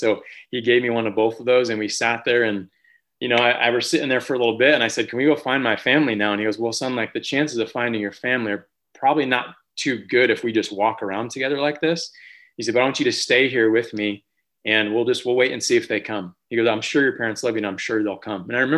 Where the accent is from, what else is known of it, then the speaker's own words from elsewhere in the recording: Milford, Connecticut, United States; we went downtown one year in my hometown of Milford, Connecticut, to what's called the Green.